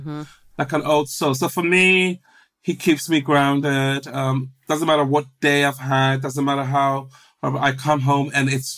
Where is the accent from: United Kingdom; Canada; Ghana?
Ghana; born there; So, as you said, I was born in Ghana, which is the coast of West Africa.